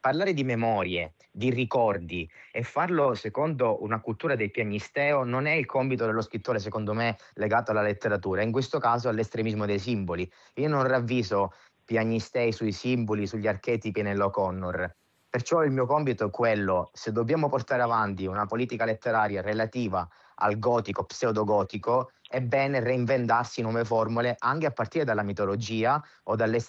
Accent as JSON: {"language": "Italian", "region": "Sicily", "country": "Italy", "said": "Io sono siciliano"}